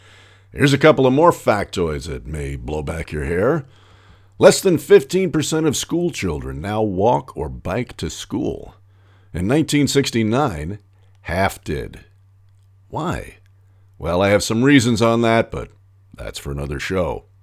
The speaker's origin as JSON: {"language": "English", "town": "New York City", "region": "New York", "country": "United States", "tie": "born or raised there", "said": "I grew up riding Subways in New York City"}